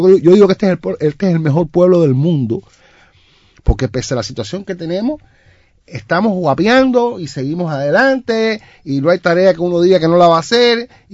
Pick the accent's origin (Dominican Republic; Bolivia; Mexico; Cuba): Cuba; como buen cubano que somos